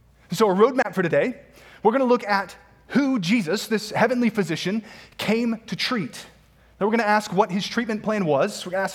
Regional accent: the South, United States; which is why, as a Southerner, I was so surprised to only learn of it a few months ago.

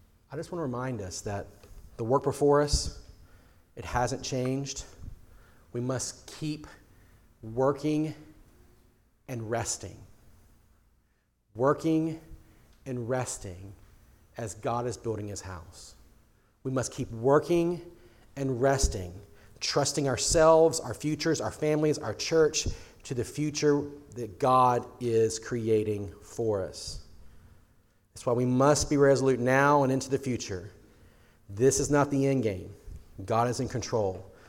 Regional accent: Virginia, United States; One of the great stories that comes out of the American Revolution era happened in Virginia, my home state, in January of 1776.

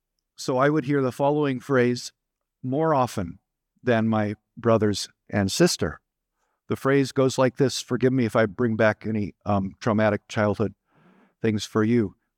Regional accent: Eugene, Oregon, United States; I remember growing up in Eugene, Oregon one time.

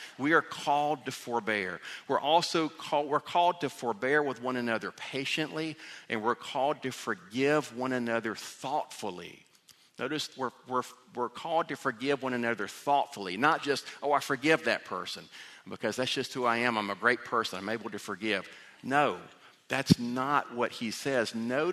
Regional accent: Vidalia, Georgia, United States; Now, I learned this when I grew up in Vidalia, Georgia, and there wasn't much to do in the summer.

